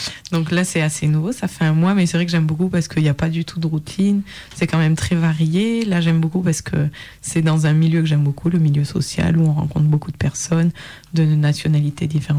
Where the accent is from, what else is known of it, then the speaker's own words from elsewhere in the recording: Occitanie, France; now in Lyon, France; Je viens d'arriver sur Lyon il y a à peu près un peu plus d'un mois. Et voilà, je suis de Lozère à la base. Et après, j'ai bougé pour mes études et pour le travail.